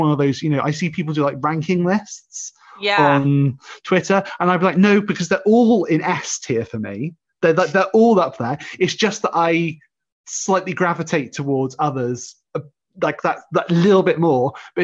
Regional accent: England, United Kingdom; now in Wales; because I mean, I'm English, but I live in Wales, and sometimes I come across very thick Welsh accents

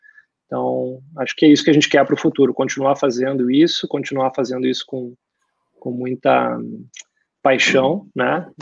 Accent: Santo Ângelo, Rio Grande do Sul, Brazil; now in Porto Alegre, Brazil; Porque quando eu venho de Santo Ângelo para cá, eu não conseguia pagar uma faculdade em Porto Alegre, uma PUC.

